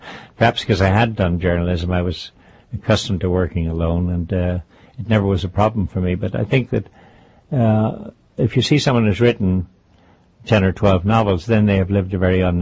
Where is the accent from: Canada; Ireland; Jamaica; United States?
Ireland; moved away as an adult; Well, I'm an expatriate from Ireland. I go back a lot, and I have family there, brothers and sisters.